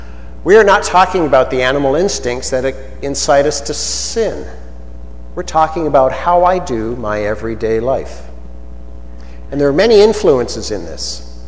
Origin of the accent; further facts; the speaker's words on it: Scotland, United Kingdom; Our background is we're from Scotland.